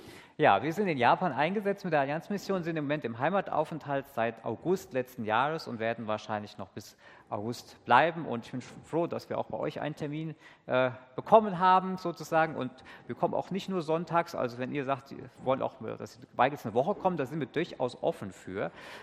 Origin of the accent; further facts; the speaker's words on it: Hesse, Germany; accent: Haiger-Dillenburg-Herborn; Ich komme aus dem Hessenland und manchmal hört man eins an meinem Rrrr aus der Haiger-Dillenburg-Herborner Gegend. Aber normalerweise bin ich jetzt auch meistens in Japan unterwegs als Missionar der Allianzmission.